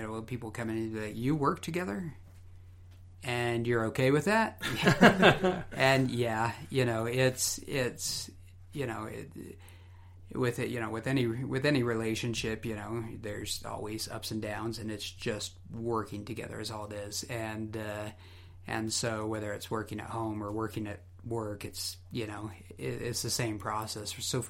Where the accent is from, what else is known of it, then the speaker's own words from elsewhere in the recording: American Fork, Utah, United States; I grew up here in American Fork. Well, in American Fork.